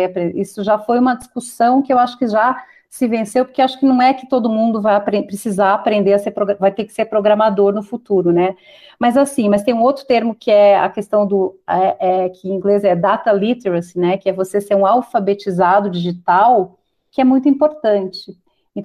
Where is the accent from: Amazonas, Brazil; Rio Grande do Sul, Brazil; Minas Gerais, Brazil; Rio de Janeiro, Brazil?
Rio Grande do Sul, Brazil; accent: gaúcho; now in São Paulo, Brazil; Eu moro aqui há 13 anos, sou gaúcha, de repente já deu para ver pelo sotaque, cheguei aqui.